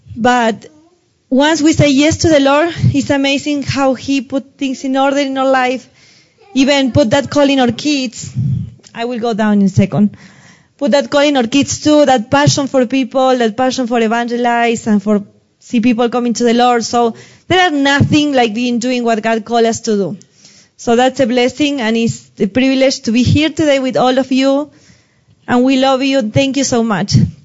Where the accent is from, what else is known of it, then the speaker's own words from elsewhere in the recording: Argentina; English is a second language; I'm from Argentina. I was raised and born in Argentina.